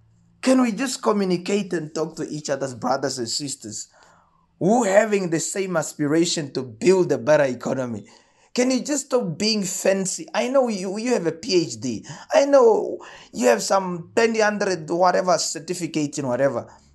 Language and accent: English; Katima Mulilo, Zambezi, Namibia; Guys, I'm from Zambezi, man. I'm from Katima, and like we are producing some good maize here.